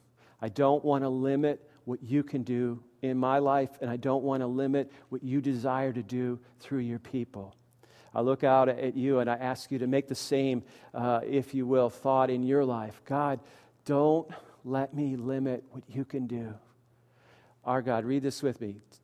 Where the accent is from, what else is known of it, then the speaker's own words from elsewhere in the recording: New England, United States; Now, I come from New England